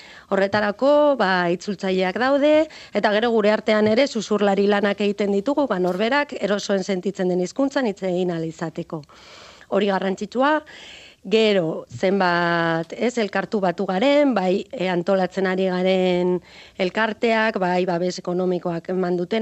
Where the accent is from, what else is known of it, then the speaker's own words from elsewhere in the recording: Navarre, Spain; haibiz ni Nafarra naiz